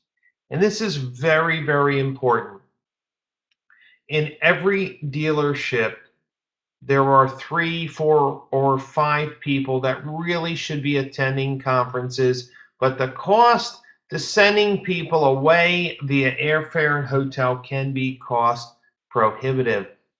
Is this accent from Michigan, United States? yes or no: no; New Jersey, United States; stay in the beautiful Garden State or travel to the Garden State, my home state, for Internet Battle Plan 7.